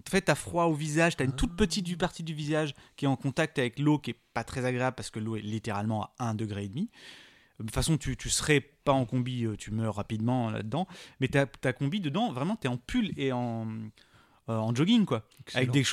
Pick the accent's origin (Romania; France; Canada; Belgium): France; Réunion; moved away; j'ai grandi à La Réunion